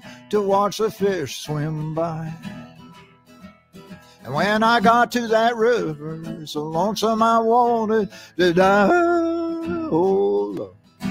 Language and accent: English; Dedham, Massachusetts, United States; I grew up in Dedham, Massachusetts, when I was not a hotbed of music